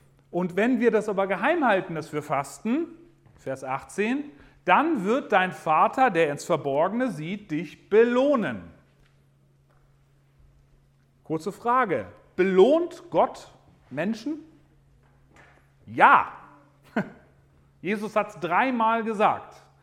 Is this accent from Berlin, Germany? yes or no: yes; Berlin, Germany; Meine Frau Steffi und ich und unsere Kids, wir kommen aus Berlin, aus dem Risikogebiet.